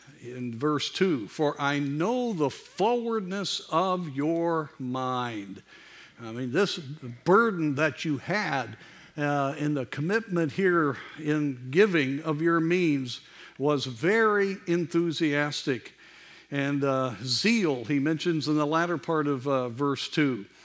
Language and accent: English; Colorado, United States; I grew up in the Rocky Mountains, and many times my dad would point out to me the Continental Divide